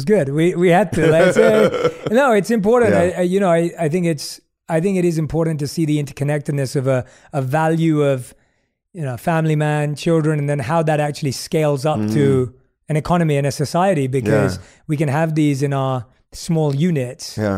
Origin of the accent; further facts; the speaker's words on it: London, United Kingdom; when I was born and raised in London